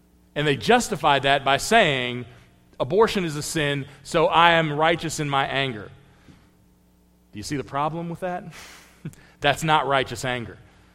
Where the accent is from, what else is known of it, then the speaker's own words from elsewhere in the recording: United States; born there; I'm really thankful that I was born in America.